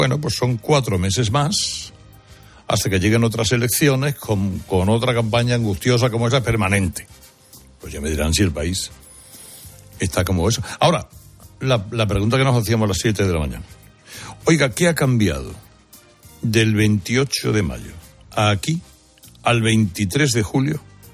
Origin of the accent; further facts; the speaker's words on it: Spain; los españoles somos los europeos que más se han empobrecido en estos años